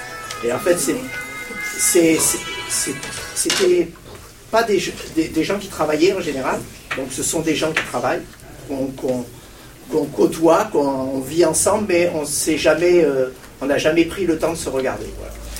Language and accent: French; Tournemire, Occitanie, France; parce que je suis de Tournemire.